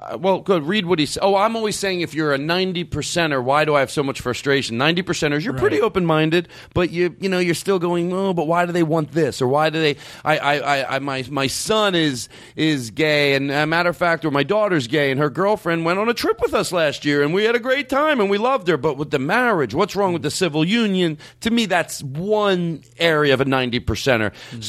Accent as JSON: {"language": "English", "town": "Philadelphia", "region": "Pennsylvania", "country": "United States", "tie": "born or raised there", "said": "That boggles my mind, as Irv Homer used to say growing up in Philadelphia"}